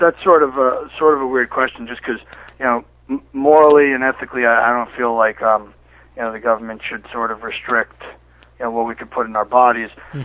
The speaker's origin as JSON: {"language": "English", "region": "New Jersey", "country": "United States", "said": "I'm from New Jersey, so I mean..."}